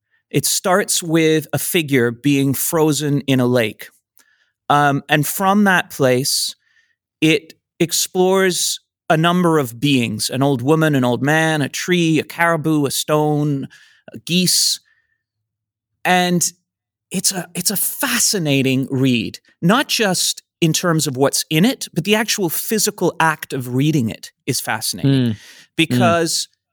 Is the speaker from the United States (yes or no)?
no; Canada; understand what that vast emptiness and what that incredible landscape really means within the context of being a Canadian.